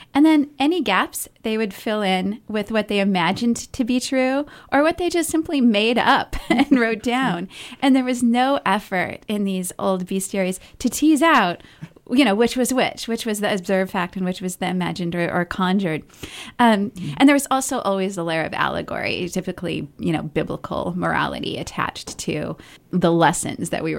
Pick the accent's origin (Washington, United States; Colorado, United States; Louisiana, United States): Washington, United States; Seattle; So I'm from Seattle. My weather is really similar to yours in Portland. It's kind of rainy, kind of dreary sometimes.